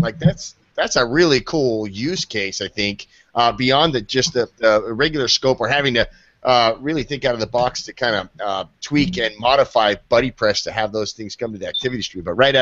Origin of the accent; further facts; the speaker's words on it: Anaheim, California, United States; Me, from a personal perspective, I'm from Anaheim, California. So how can I not represent the OC, baby?